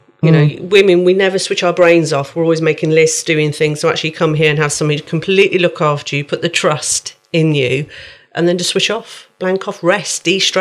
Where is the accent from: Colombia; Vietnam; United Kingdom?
United Kingdom; Midlands; accent: Midlands; God, my Midlands accent really came in there.